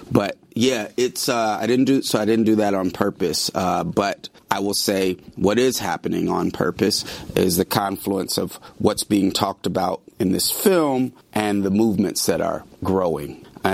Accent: Oakland, California, United States; I come from Oakland, so I'm going to write about what I know.

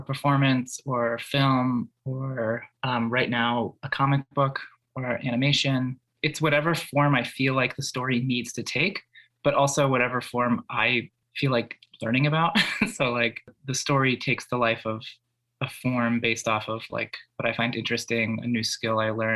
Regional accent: Delaware County, Pennsylvania, United States; now in Philadelphia, United States; I'm a artist, educator, storyteller, musician, performer person, born and raised in Delco and living, working in Philadelphia for like the past 13 years or so.

